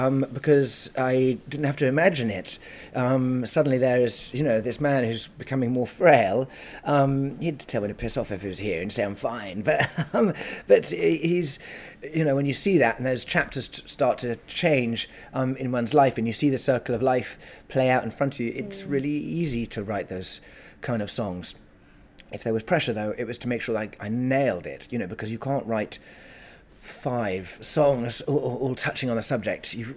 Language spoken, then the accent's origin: English; United Kingdom; he and I are really close, but we're British men, ex-army, both of us, who are emotionally stunted.